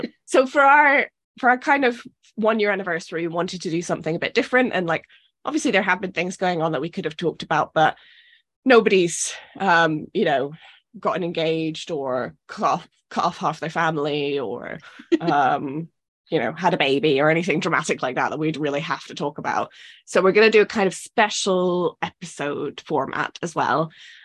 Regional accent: United Kingdom; because I'm very British and very repressed

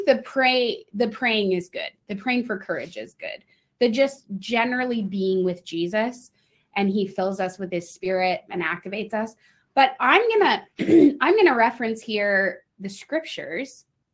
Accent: United States; I just want to say I'm very American in my extroversion.

